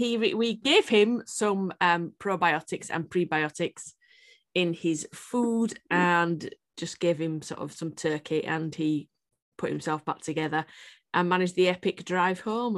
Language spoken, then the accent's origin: English; Scotland, United Kingdom; Oh, Kyla knew it's me back from Bonnie, Scotland. … from the UK